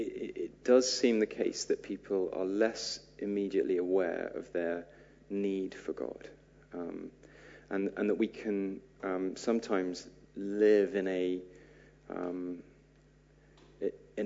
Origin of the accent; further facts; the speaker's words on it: Beaconsfield, South East England, United Kingdom; The place that I grew up was Beaconsfield in South Bucks, and it's one of the most affluent areas in the country.